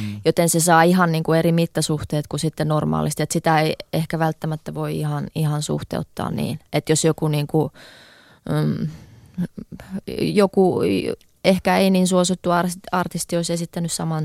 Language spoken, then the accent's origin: Finnish; Helsinki, Uusimaa, Finland; mä oon Helsingistä kotoisin